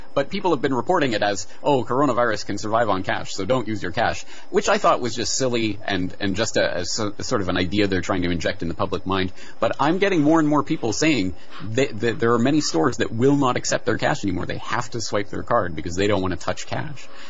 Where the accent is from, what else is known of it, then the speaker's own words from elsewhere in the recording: Canada; now in Japan; I'm Canadian. I live in Japan.